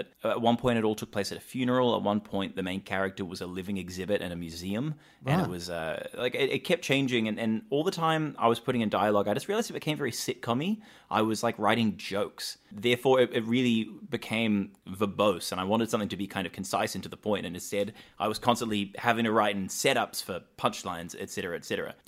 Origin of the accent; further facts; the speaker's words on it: New Zealand; I grew up in New Zealand and it was just such a big thing when that was being produced.